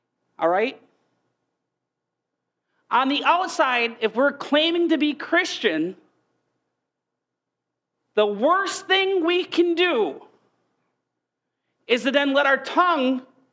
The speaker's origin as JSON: {"language": "English", "region": "Wisconsin", "country": "United States", "said": "I will assume most of you, we come from Wisconsin, so I hope most of you know where milk comes from, right?"}